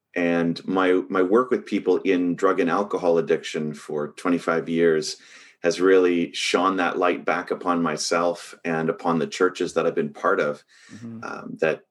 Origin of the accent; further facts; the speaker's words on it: Vancouver, British Columbia, Canada; Well, it's part of my family's history. So I grew up in Vancouver